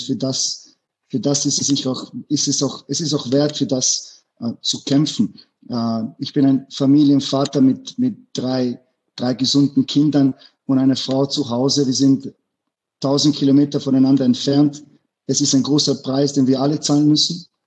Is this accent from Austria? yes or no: yes; Innsbruck, Tyrol, Austria; Ich bin aufgewachsen in Innsbruck. Ich habe das ja mehrmals erwähnt. Ich kam in als Flüchtlinge und die erste Wohnung war in der Kirchentalgasse und es war eine Kakerlakenwohnung.